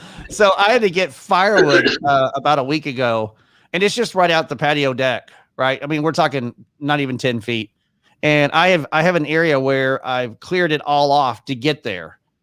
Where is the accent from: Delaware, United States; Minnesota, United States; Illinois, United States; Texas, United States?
Texas, United States; because I was born and raised in Texas